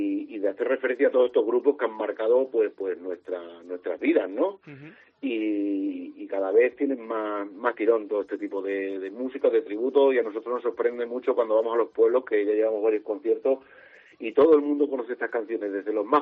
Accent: Extremadura, Spain; con una banda de 12 músicos profesionales, uh-huh, que todos somos extremeños

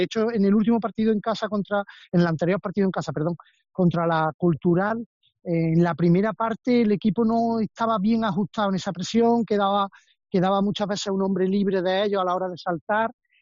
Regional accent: Córdoba, Andalusia, Spain; also born or lived in Albacete; me encanta Córdoba, soy cordobés y mi ciudad me encanta, pero sinceramente también te digo que el tiempo que estuve viviendo allí en Albacete fueron 3 años muy, muy bonitos

